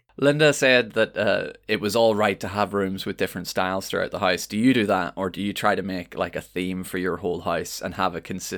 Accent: Ireland; I'm from Ireland. You can hang up pots and pans anywhere.

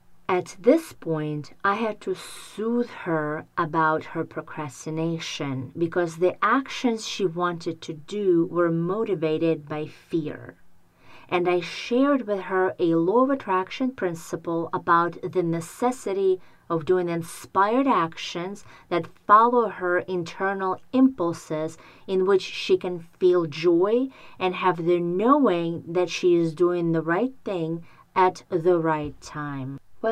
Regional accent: Ukraine; Please keep in mind that I am also from Ukraine and I still have relatives living there.

